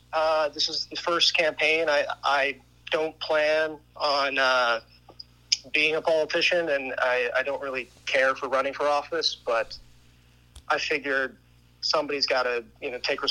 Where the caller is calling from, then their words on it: Colony, United States; Yep, I'm calling from Colony.